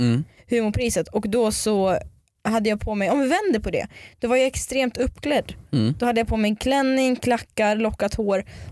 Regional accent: Dalarna County, Sweden; Från Dalarna.

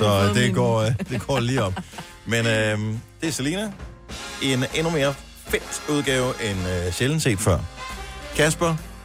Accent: Region of Southern Denmark, Denmark; jeg er opvokset på Fyn jo.

